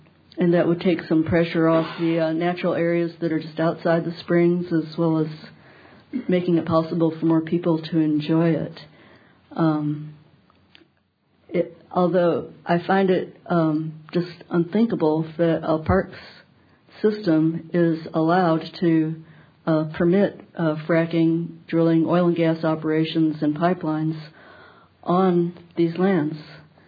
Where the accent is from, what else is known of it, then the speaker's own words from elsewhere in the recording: Austin, Texas, United States; born there; I was born in Austin.